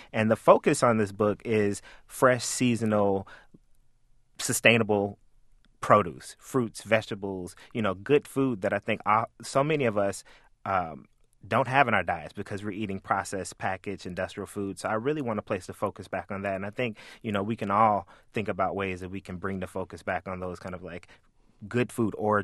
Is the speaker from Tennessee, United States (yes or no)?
yes; Memphis, Tennessee, United States; I grew up in Memphis, and, you know, we like to slather that thick, red tomato barbecue sauce on whatever, ribs, chicken.